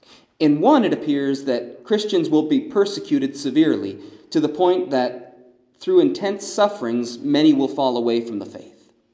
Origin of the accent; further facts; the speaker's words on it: South Dakota, United States; When I was still living in my hometown in South Dakota, I remember there was this little town called Manchester, about 30 miles east of my hometown.